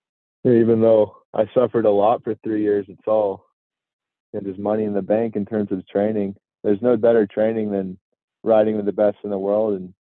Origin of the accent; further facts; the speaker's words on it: United States; now in Girona, Spain; I really like where I'm from, and I really like being an American and how we do everything over here.